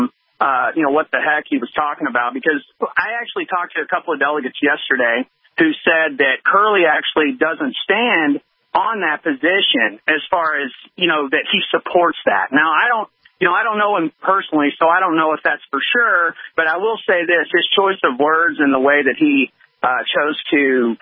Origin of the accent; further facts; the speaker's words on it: Mount Pleasant, Texas, United States; I'm a delegate here in the state, and I'm actually from Mount Pleasant, Texas, where I'm from